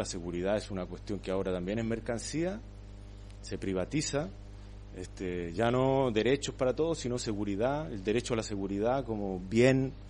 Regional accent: Santiago, Santiago Metropolitan Region, Chile; born there; gente encerrada en Santiago, por ejemplo, donde yo nací, una ciudad que tiene 6-7 millones de habitantes

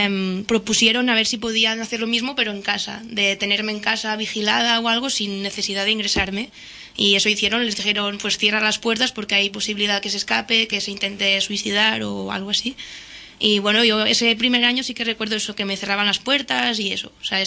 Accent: Catalonia, Spain; porque yo soy del Valle Occidental.

